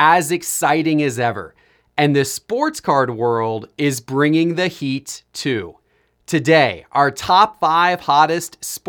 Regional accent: Sarasota, Florida, United States; They are my quasi-hometown team. I grew up by there in Sarasota.

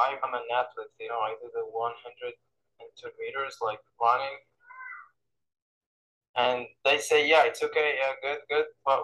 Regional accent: Morocco; English is a second language; Yeah, Morocco.

